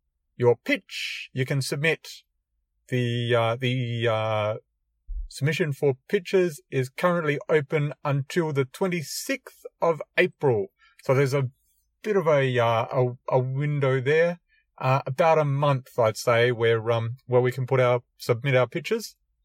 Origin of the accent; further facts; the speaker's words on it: Australia; accent: Australian; your host, and I've been your host for a little while now, so hopefully you've got used to my Aussie accent.